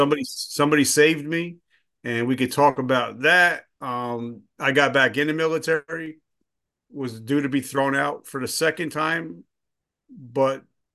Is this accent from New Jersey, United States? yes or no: yes; New Jersey, United States; because in New Jersey, I'm from Jersey, and on the highways, there's nothing but concrete pylons everywhere.